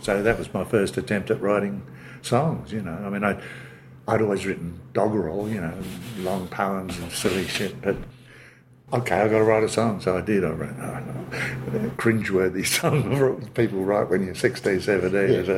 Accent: Adelaide, South Australia, Australia; because when I came from Adelaide, I had a letter of introduction to Stan Rofe from an Adelaide DJ, Bob Francis.

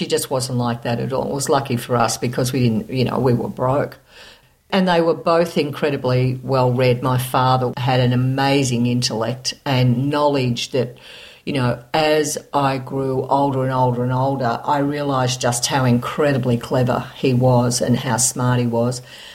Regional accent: Yarraville, Victoria, Australia; moved away as an adult; also born or lived in Kew; I was born in Kew. I'm a baby boomer. I lived in Kew till I was two, and then we moved to Yarraville. And I stayed there until I went overseas at the age of 20.

